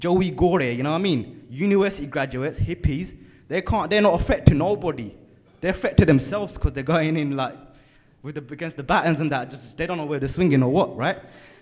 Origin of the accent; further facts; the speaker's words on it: London, United Kingdom; Just because I told you I'm from East London, come on, I ain't that bad.